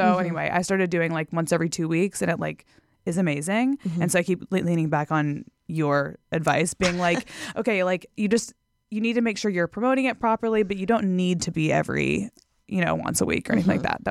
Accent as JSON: {"language": "English", "region": "Texas", "country": "United States", "tie": "born or raised there", "said": "So I grew up in Texas. I went to Texas A&M University. I was a different person back then. Mm-hmm. But yeah, I'm from Texas. That's where I say I'm from, at least."}